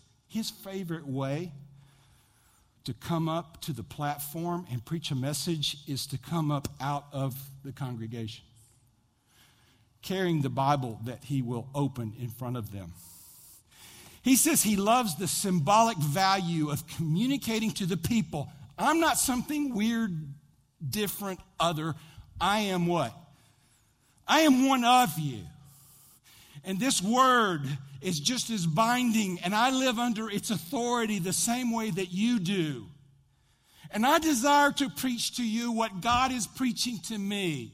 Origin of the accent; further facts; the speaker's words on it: United States; But I'm an American.